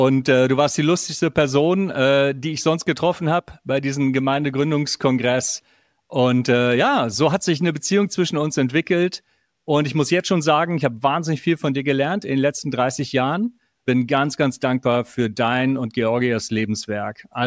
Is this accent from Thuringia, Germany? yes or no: no; Hamburg, Germany; aus Hamburg und heute im Stream